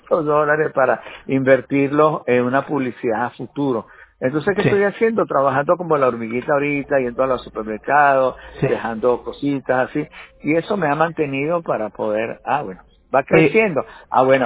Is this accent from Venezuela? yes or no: yes; Venezuela; moved away; also born or lived in Colombia; yo vengo de Venezuela, luego llegué a Colombia, luego llego aquí